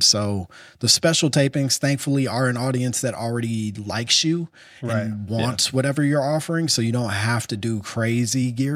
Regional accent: Chicago, Illinois, United States; I grew up in Chicago.

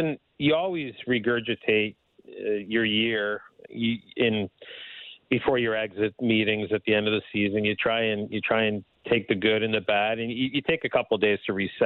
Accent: Canada; I'm a homer. I'm a Canadian.

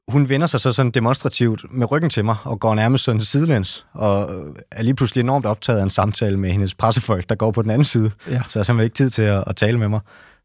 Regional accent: Hjørring, North Denmark Region, Denmark; Jeg kommer jo fra Hjørring, og det er en forholdsvis lille

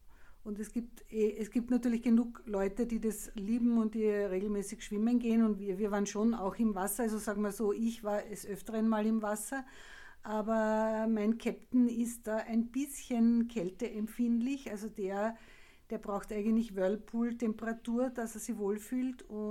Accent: Lower Austria, Austria; Wir sind ja Niederösterreicher, da gibt es nicht so viele Berge.

